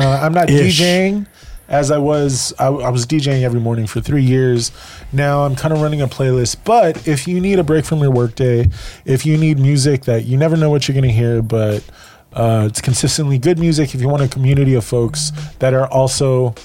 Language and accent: English; United States; I am an American, you know? Like, yes, I'm Filipino-American, but, like, my references, the way I think is American, you know?